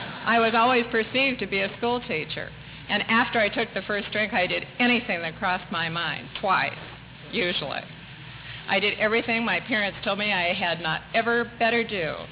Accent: Long Beach, California, United States; and I grew up in Long Beach, and my mother still flies a Confederate flag on the kitchen door.

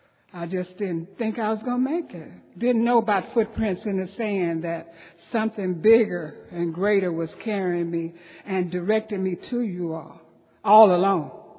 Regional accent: Los Angeles, California, United States; I went to school in Watts. I was raised in Watts and did a lot of stuff in Watts.

